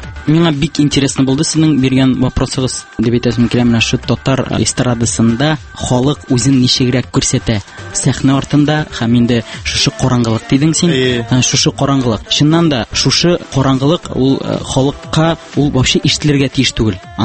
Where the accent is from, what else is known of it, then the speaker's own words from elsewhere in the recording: Bikän, Tatarstan, Russia; Мин үзем Шаулы ягыннан, Тукай районы Бикән авылында минем балачагым шунда үсте.